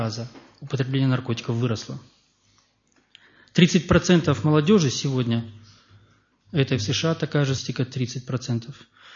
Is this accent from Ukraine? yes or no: no; Krasnodar, Krasnodar Krai, Russia; moved away as an adult; also born or lived in Moscow; Я родился в Москве, вырос в Краснодаре.